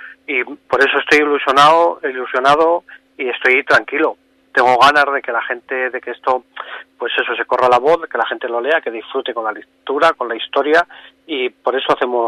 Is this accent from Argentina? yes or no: no; Béjar, Castile and León, Spain; la verdad es que a mí me hace muchísima ilusión, además, siendo en mi pueblo